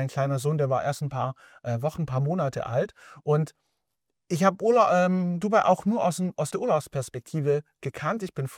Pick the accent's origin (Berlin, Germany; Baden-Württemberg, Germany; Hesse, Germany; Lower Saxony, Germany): Baden-Württemberg, Germany; now in Nuremberg, Germany; Also ursprünglich bin ich in der Nähe von Stuttgart aufgewachsen. Ich habe dann meine Frau kennengelernt und sie hat dann in Nürnberg gewohnt und darum bin ich dann zu ihr